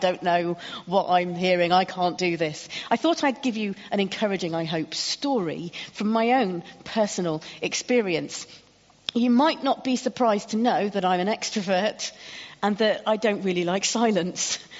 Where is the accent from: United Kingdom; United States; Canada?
United Kingdom; Sheffield, Yorkshire and the Humber; There are some hills. They're not really hills. I'm from Sheffield. They're not hills.